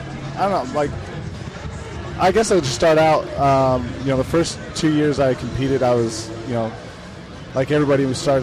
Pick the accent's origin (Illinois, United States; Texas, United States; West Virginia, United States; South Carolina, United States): Texas, United States; also born or lived in Utah; I was born in Utah, raised in Texas, and then moved back to Utah to play football in college.